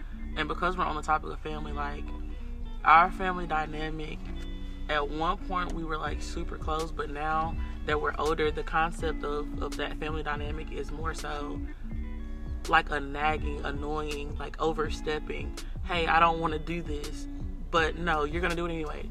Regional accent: Gulfport, Mississippi, United States; I'm the youngest cousin and the only female cousin of the podcast. But I'm also from Gulfport, Mississippi

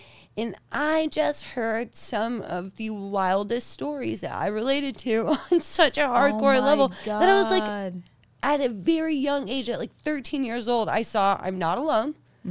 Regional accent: Darksville, West Virginia, United States; I'm originally from West Virginia.

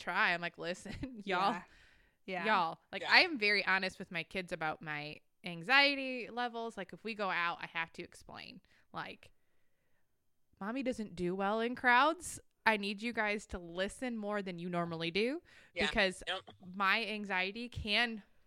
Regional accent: Michigan, United States; Listen, I grew up in Michigan. This is not cold.

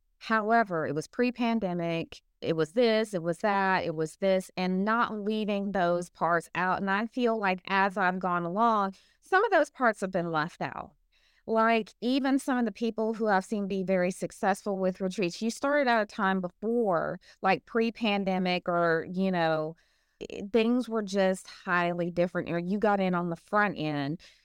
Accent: Alabama, United States; look, we're from Alabama here, and I don't know about anywhere else, but word of mouth is still king where I'm from.

